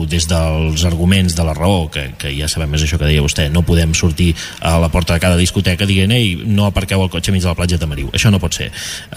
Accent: Pals, Catalonia, Spain; jo soc de Pals i tinc relació amb la gent de Pals

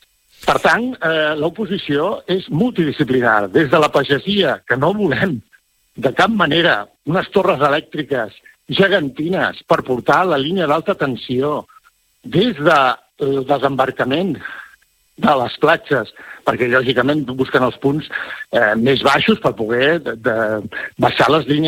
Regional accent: Catalonia, Spain; com a empordanès, sí

